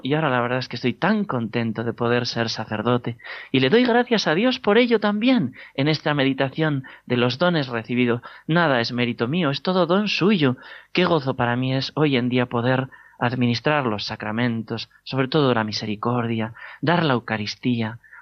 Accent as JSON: {"language": "Spanish", "town": "Corella", "region": "Navarre", "country": "Spain", "tie": "born or raised there", "said": "Recuerdo en mi pueblo de Corella, de pequeñito, mi padre llevando los pasos de Semana Santa por la calle"}